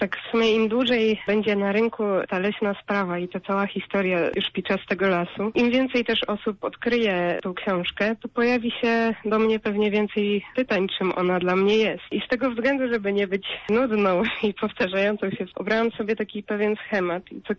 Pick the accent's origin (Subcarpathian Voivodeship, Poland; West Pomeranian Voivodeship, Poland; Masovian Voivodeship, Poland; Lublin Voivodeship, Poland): Subcarpathian Voivodeship, Poland; Sanok; Wychowałam się w Sanoku.